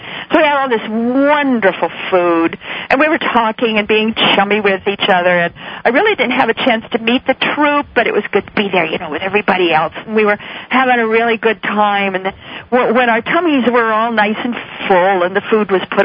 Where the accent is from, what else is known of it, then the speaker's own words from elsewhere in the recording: Boise, Idaho, United States; I'm from Boise, Idaho